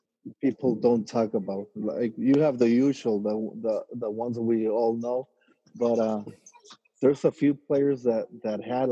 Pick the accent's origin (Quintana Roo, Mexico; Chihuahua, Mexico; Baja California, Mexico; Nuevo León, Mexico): Baja California, Mexico; Tijuana; growing up in Tijuana